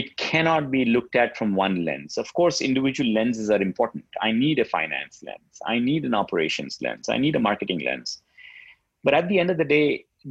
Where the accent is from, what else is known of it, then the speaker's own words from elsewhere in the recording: India; growing up in India, very good academically